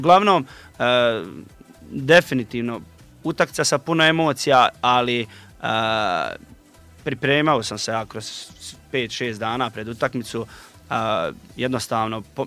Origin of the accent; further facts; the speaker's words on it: Zenica, Federation of Bosnia and Herzegovina, Bosnia & Herzegovina; Pa, s obzirom da sam ja bio dio toga dole, iz Zenice sam